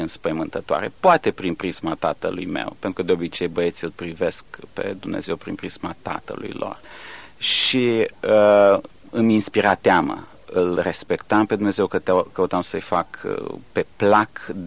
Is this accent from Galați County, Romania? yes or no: yes; Galați, Galați County, Romania; born there; eu m-am născut în Galați, acum aproape 35 de ani, într-o familie de oameni credincioși, evanghelici. Și am avut harul să cresc într-o astfel de familie și într-o biserică